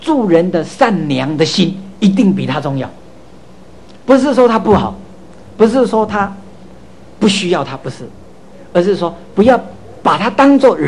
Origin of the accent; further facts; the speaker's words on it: Taiwan; 所以我们台湾人说啊